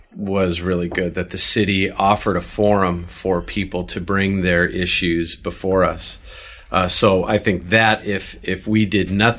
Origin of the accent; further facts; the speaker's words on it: California, United States; we're from Southern California. We drive to the mailbox.